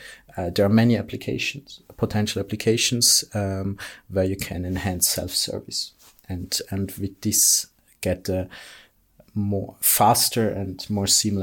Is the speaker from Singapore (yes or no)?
no; St. Moritz, Graubünden, Switzerland; English is a second language; I'm from St. Moritz.